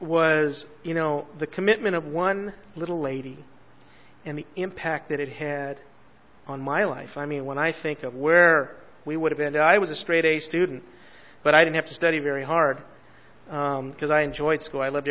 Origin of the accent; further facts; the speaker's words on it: Los Angeles, California, United States; I grew up in East Los Angeles. I grew up across the street from the largest gang house in East Los Angeles.